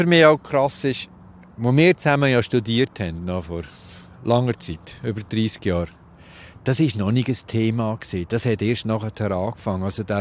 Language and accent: German; Switzerland; Aber bei uns in der Schweiz gibt es auch 7 einheimische Arten.